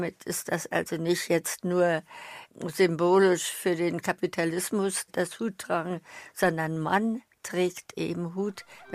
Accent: Berlin, Germany; Ich bin Berlinerin und habe ihn in Berlin kennengelernt

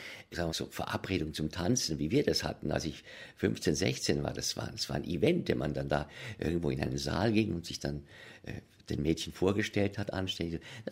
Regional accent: Switzerland; Aber wir sind damals in der Schweiz so aufgewachsen.

